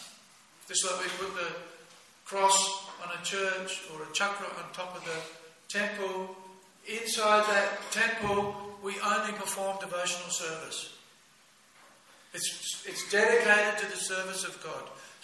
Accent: Australia; I said, no, mate, he's a Kiwi and I'm an Aussie.

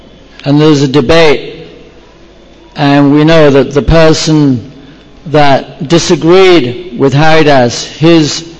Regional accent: India; Of course, Indian people shouldn't get proud that I'm Indian, because there's also many great devotees all over the world.

